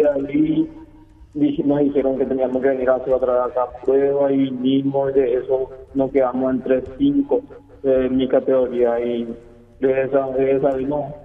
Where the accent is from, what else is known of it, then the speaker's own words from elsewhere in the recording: Ciudad del Este, Alto Paraná, Paraguay; De Ciudad del Este.